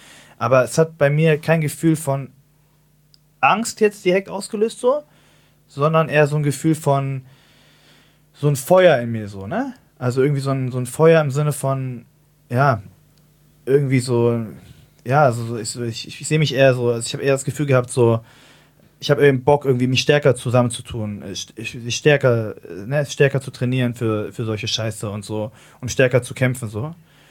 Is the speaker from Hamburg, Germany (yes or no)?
yes; Hamburg, Germany; so in den Hamburg, also ich bin ja so in Altona groß geworden